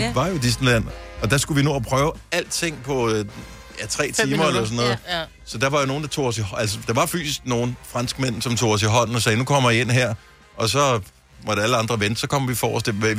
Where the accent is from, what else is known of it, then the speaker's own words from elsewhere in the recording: Odense, Region of Southern Denmark, Denmark; Jeg har bare stadigvæk Odense lidt min hjemby, selvom jeg er det mange år siden, jeg boede der.